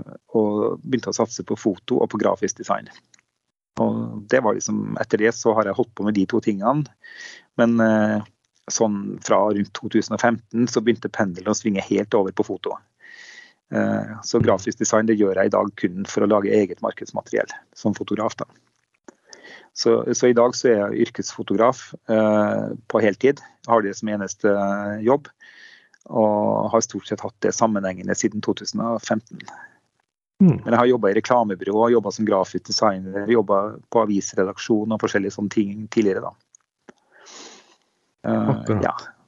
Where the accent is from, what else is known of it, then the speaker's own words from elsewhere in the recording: Northern Norway, Norway; also born or lived in Melhus / Sandefjord; now in Nøtterøy, Norway; Jeg har født og stort sett oppvokst i Nord-Norge og bodd i Nord-Norge nesten hele mitt liv.